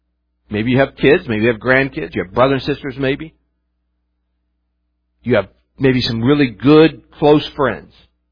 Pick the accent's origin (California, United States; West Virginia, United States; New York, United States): West Virginia, United States; I'm told, since I grew up in West Virginia, I'm told by those who I knew, my family who worked in the mines